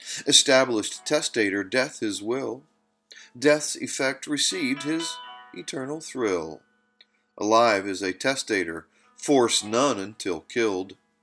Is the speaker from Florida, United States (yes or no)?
yes; Gainesville, Florida, United States; who used to make me laugh so much as we grew up together in Gainesville